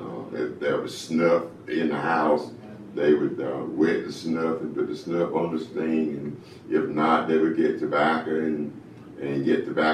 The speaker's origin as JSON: {"language": "English", "town": "Wilson County", "country": "United States", "tie": "born or raised there", "said": "I was born in Wilson County, and in the Sims area. Grew up there, and I have lived in this general area all my life."}